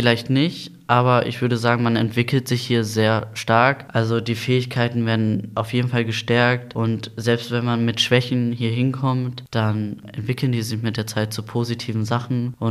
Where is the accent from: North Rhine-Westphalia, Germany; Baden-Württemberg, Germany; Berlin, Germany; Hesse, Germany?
North Rhine-Westphalia, Germany; Gelsenkirchen; ich bin 20, ich komme auch hier aus Gelsenkirchen.